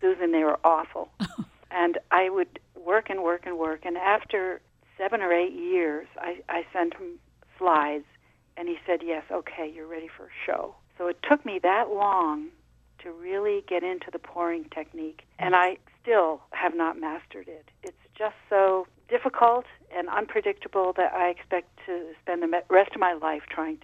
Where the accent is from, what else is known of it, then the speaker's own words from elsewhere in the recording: New York, United States; I can remember as a child growing up in the Adirondack Mountains, where we have hundreds of lakes and mountains and wonderful landscapes.